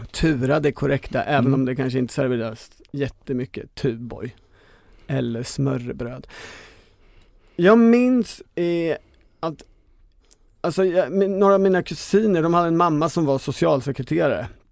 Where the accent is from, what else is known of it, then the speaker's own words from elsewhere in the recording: Tranås, Jönköping County, Sweden; Jag kommer ju i princip från Tranås. Du vet, det ligger ju på andra sidan sjön Sommen.